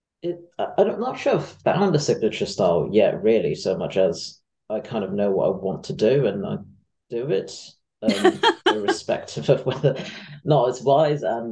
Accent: Hong Kong; moved away as an adult; now in United Kingdom; growing up in Hong Kong, queerness was not really a thing. And then I was moving to UK for university when I was 18.

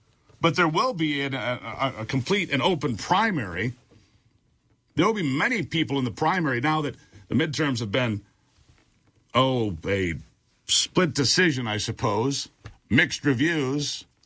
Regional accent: United States; You see, I'm an American, and I voted for Donald Trump.

